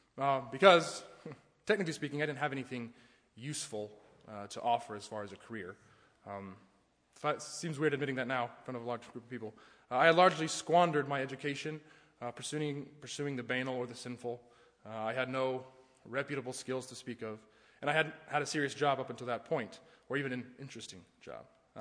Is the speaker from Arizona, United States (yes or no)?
no; Georgia, United States; she's from Tennessee and I grew up in Georgia.